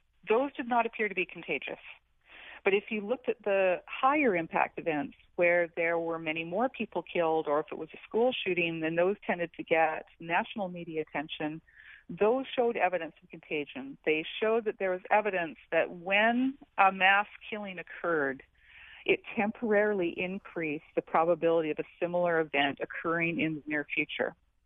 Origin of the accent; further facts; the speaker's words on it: Canada; now in United States; I'm Canadian, I immigrated here 18 years ago